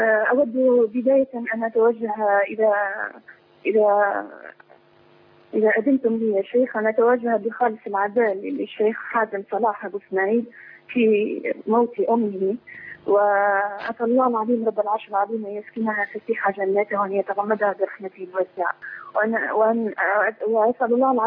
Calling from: Tunisia; من تونس، وقد كلمت فضيلتكم الأسبوع الماضي

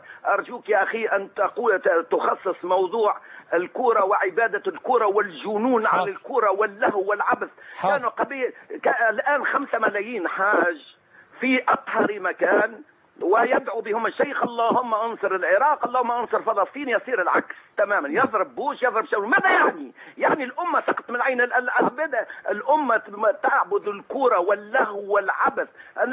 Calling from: Tunisia; يا أخي أنا من تونس

